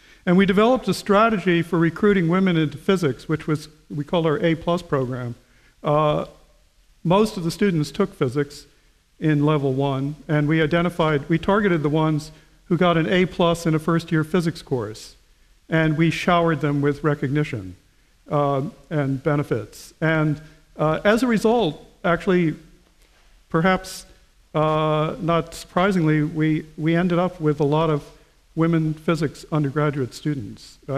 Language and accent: English; United States; moved away as an adult; now in Canada; I was raised and educated in the United States. I got my PhD at the University of Pennsylvania, and I moved to Canada in the early 70s as a postdoc at the University of British Columbia.